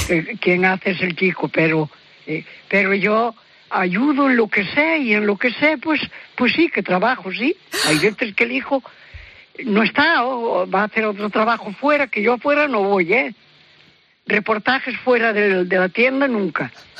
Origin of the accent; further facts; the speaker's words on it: Santiago de Compostela, Galicia, Spain; porque además nací en Santiago. Estudié en Santiago. Hice magisterio en Santiago.